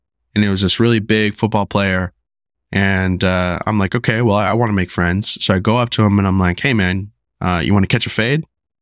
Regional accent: Las Vegas, Nevada, United States; also born or lived in Michigan / New York / California / Arizona; So I was born in Michigan. I lived in New York. I think a little bit in California. We went to Arizona, Washington State, I went to middle school in Nebraska, and then I went to high school in Vegas

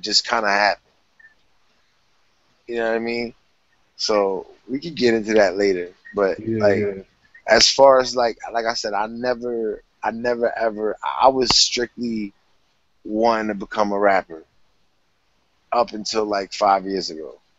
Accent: Bayonne, New Jersey, United States; I'm from Bayonne, which is, like, right over the Staten Island. You know, Staten Island's right over the Bayonne Bridge. It's that close. Like, literally, we were, like, 2 miles away from

